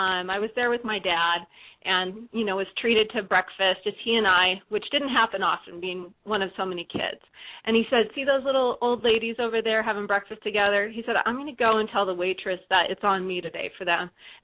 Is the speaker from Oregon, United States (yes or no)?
yes; Oregon, United States; I'm second to the oldest, and I grew up in Oregon. So I'm really kind of a country girl